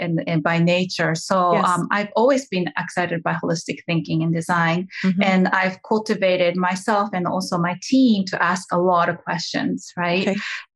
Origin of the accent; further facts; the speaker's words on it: Japan; English is a second language; I'm originally from Japan.